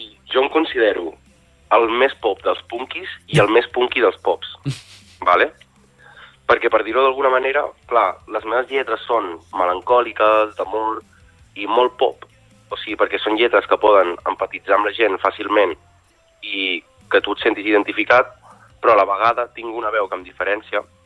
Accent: Calonge, Catalonia, Spain; soc un artista de Calonge que porta ja gairebé 10 anys fent música

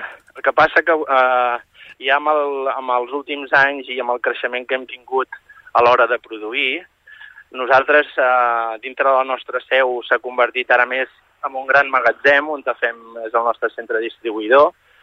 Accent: Barcelona, Catalonia, Spain; now in Torroella de Montgrí, Spain; nosaltres som, venim de Barcelona, fa... la meva àvia, doncs, va anar a viure a Barcelona, ella era torroellenca, i, doncs, bueno, ha sigut com un retorn als orígens

